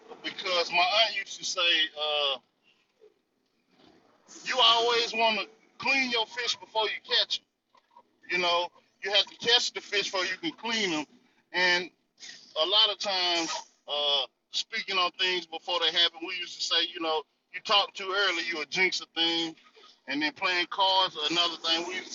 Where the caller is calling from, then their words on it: North Carolina, United States; I'm calling from the North Carolina Territory.